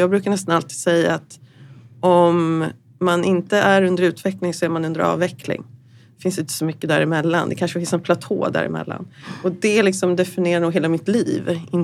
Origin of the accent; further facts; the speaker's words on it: Stockholm, Stockholm County, Sweden; kommer från Stockholm, eller utanför Stockholm. Har nästan bott i Stockholm hela mitt liv. Gjort en avstickare i Tyskland i 1,5 år ungefär när jag jobbade för Adidas.